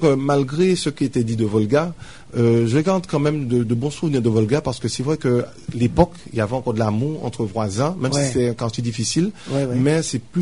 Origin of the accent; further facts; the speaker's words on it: Fort-de-France, Martinique, France; Donc moi je me suis retrouvé, enfin mon père s'est retrouvé sur Fort-de-France. Donc moi je suis né à Fort-de-France.